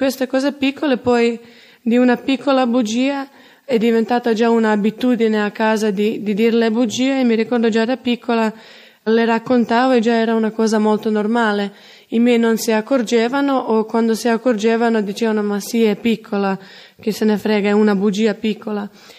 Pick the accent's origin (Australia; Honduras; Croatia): Croatia; now in Italy; vengo dalla Croazia e ho 23 anni.